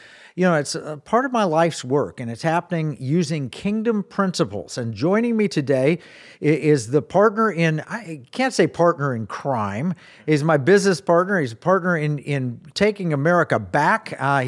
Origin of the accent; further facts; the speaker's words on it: Tulsa, Oklahoma, United States; You know, I grew up in Tulsa, and Arkansas was the next state over.